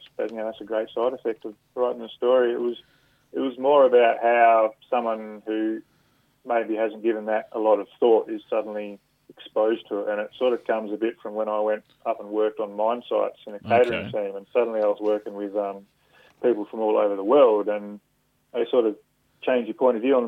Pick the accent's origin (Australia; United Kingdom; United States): Australia; Western Australia; now in Perth, Australia; I grew up in the Midwest of WA and spent a fair bit of time out on sheep station for a few years out there